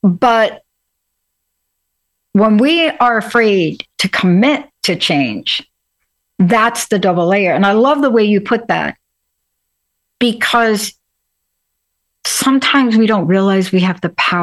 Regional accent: New York, United States; I mean, I grew up in New York

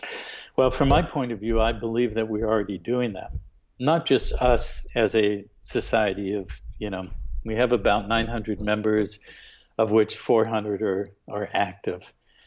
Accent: California, United States; I'm an American national. I am a Californian

